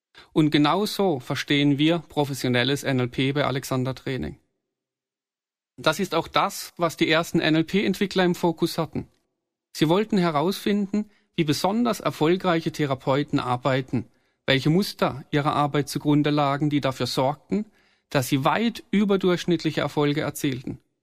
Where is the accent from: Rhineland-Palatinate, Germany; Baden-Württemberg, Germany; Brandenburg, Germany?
Baden-Württemberg, Germany; Freiburg im Breisgau; in meiner Heimatstadt Freiburg im Breisgau.